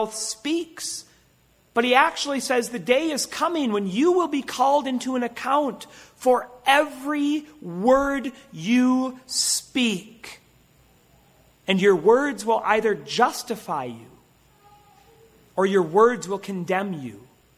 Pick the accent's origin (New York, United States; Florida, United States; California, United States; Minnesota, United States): Minnesota, United States; I was born and raised in Minnesota. And you know that when you're raised in the cold tundra of the north, that sometimes we tend to have an accent.